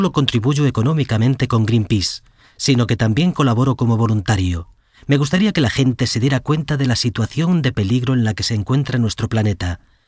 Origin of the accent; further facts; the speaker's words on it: Olea, Cantabria, Spain; Soy del norte, de Cantabria, de un pequeño pueblo que se llama Olea, al lado de la Sierra del Bardal. Me he criado en plena naturaleza